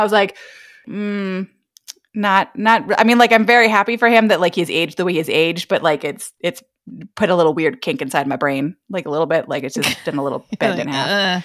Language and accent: English; Canada; We like to, if you squint your eyes at Canada, we like to pretend that we're British.